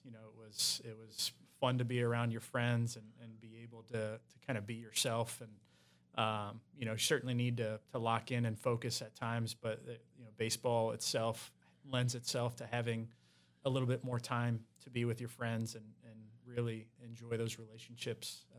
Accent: St. Henry, Ohio, United States; I was born and raised in St. Henry, actually. I was a graduate of 2007.

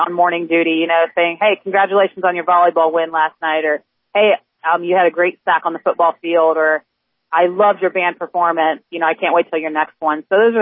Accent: St. Marys, Ohio, United States; Okay, so I'm born and raised in St. Mary's, been here all my life

